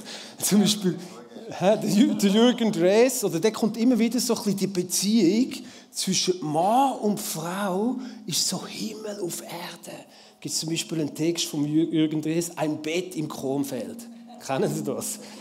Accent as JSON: {"language": "German", "region": "Zurich", "country": "Switzerland", "said": "Gell, ich bin ursprünglich Zürcher."}